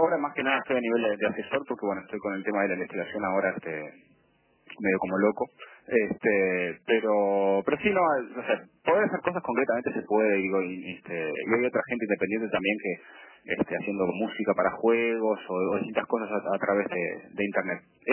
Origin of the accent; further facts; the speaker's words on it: Uruguay; now in Denmark; yo me fui de Uruguay y ahora estoy en Dinamarca.